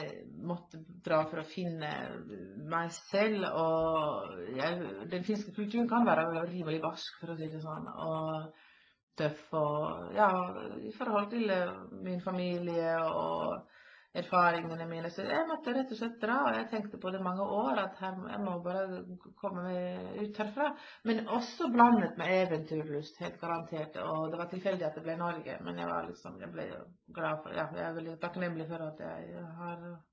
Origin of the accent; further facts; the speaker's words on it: Finland; Så jeg på en måte jeg er finsk